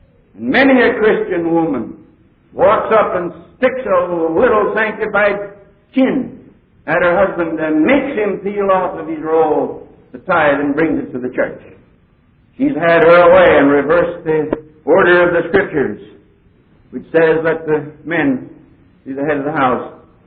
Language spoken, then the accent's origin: English; Pennsylvania, United States; I come from Pennsylvania.